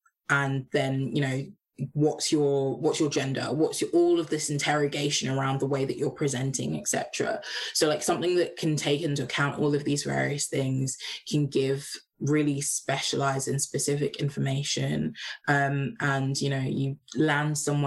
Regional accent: Trinidad & Tobago; also born or lived in Nigeria; I'm both Trinidadian and Nigerian

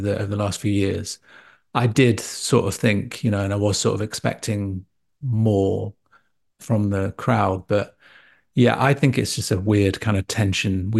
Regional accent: Nottingham, East Midlands, United Kingdom; my experience growing up in Nottingham was amazing.

